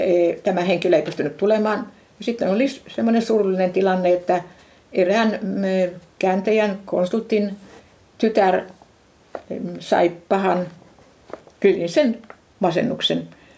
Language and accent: Finnish; Brazil; muuten kun olen Brasiliasta